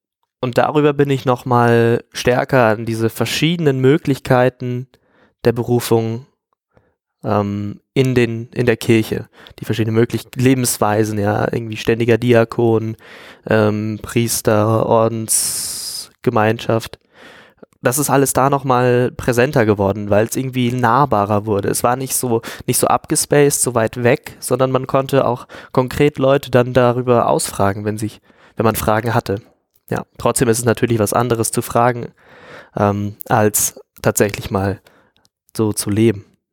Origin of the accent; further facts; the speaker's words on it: Delmenhorst, Lower Saxony, Germany; now in Münster, Germany; Ich komme gebürtig aus Delmenhorst, das ist eine kleine Stadt, aber kreisfrei bei Bremen.